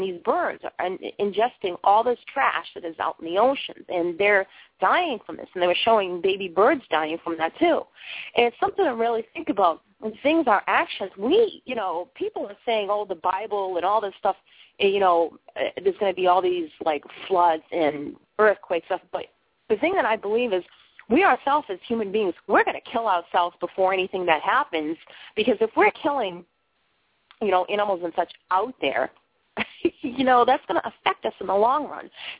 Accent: Boston, Massachusetts, United States; accent: Boston; I'm from Boston. I'm not talking about, like, in the suburbs. I've lived in the inner city parts of Boston, but so, yeah, it's really thick.

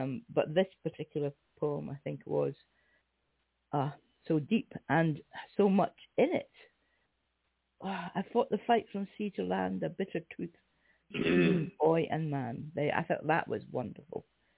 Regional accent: Scotland, United Kingdom; My only problem, of course, is being Scottish.

